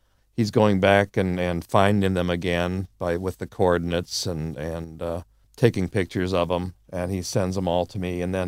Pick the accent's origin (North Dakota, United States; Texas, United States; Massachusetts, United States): North Dakota, United States; Fargo; also born or lived in Milwaukee; I'm a Rough Rider. I came from Fargo, North Dakota. I was born in Milwaukee, but my dad went back to North Dakota to work for the Veterans Administration. So that's how I ended up there for up till the end of high school.